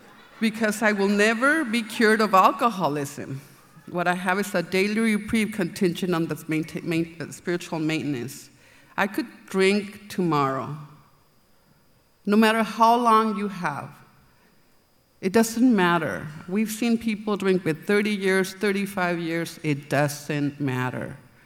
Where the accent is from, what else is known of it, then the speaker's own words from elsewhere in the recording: Mexico; English is a second language; So I come from a Hispanic family. I grew up in Mexico in a little town. It's in the middle of nowhere.